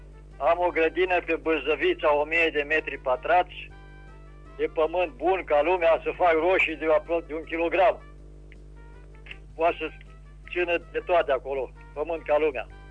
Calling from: Reșița, Caraș-Severin, Romania; Sunt din Reșița.

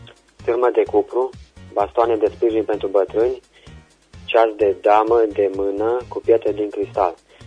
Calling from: Oravița, Caraș-Severin, Romania; din Oravița.

